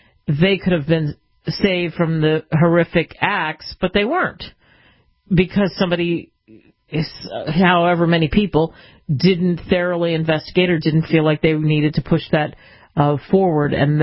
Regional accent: Philadelphia, Pennsylvania, United States; I'm from the Philadelphia area, so you know I'm going to root for the Philadelphia Eagles.

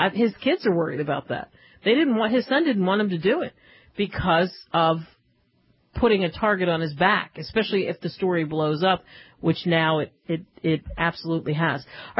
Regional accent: Philadelphia, Pennsylvania, United States; I grew up in Philly. Betsy Ross land. I mean, the flag was sacred.

